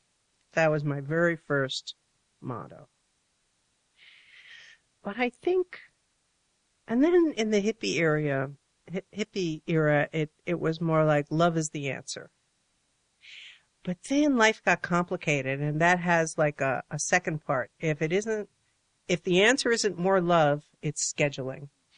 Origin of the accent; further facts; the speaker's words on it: New York, United States; Because growing up in New York as a atheistic Jewish person, you sort of don't know.